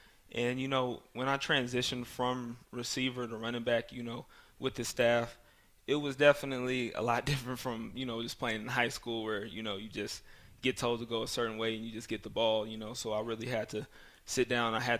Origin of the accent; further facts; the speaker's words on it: Colorado, United States; So I definitely enjoy and love the fact that I'm from Colorado.